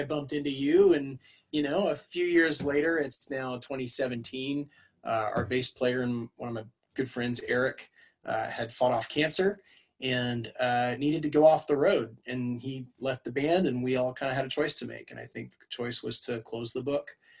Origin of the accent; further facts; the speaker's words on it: Hamilton, Ontario, Canada; steel town, a stone's throw from Toronto, but just unlike Toronto enough that they didn't want us. So I'm from Hamilton and started leading worship at a little church when I was about 12 or 13.